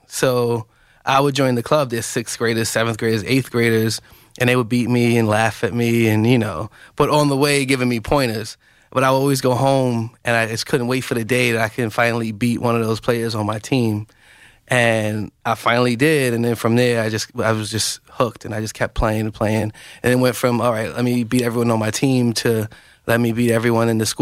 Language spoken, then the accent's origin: English; New York City, New York, United States; I grew up in the Bronx, New York.